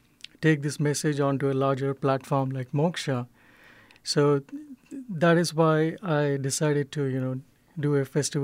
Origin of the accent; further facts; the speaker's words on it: India; now in United States; So as an Indian who has grown up in such a rich culture, this was a very sad fact of life in America.